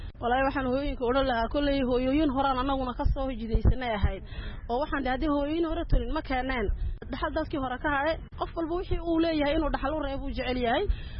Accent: Ali Sabieh, Ali Sabieh Region, Djibouti; Waxaan ka socdaa gobolka Cali Sabiix, gaar ahaan Cali Sabiix ayaan ka socdaa.

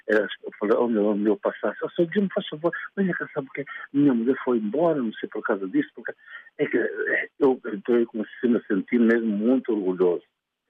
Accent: Mossuril, Nampula, Mozambique; E a parte da minha mãe é Zulu, vem da África do Sul. E a zona onde eu venho, ilha de Moçambique, Mussuril

